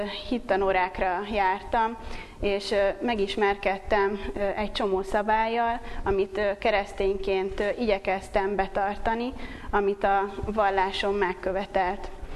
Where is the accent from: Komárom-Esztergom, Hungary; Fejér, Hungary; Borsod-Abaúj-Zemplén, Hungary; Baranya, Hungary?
Baranya, Hungary; Pécs; Pécsről jöttem férjemmel és egy majdnem 4 éves kisfiammal